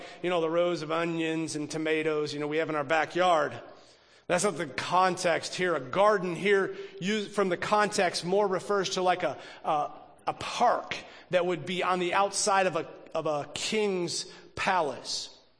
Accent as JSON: {"language": "English", "region": "Michigan", "country": "United States", "tie": "born or raised there", "said": "I grew up in Michigan, and in the fall, a tradition that a lot of families do, and our family did, we would go apple picking."}